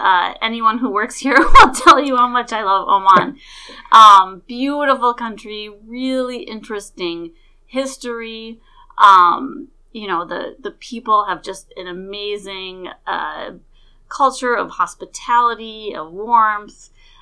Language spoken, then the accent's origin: English; Duluth, Minnesota, United States; So I'm originally from Duluth, Minnesota, so I am a Minnesotan.